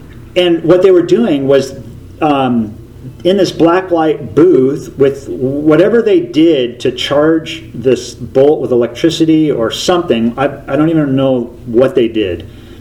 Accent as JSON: {"language": "English", "town": "Tacoma", "region": "Washington", "country": "United States", "tie": "born or raised there", "said": "I only know this because I grew up in Tacoma"}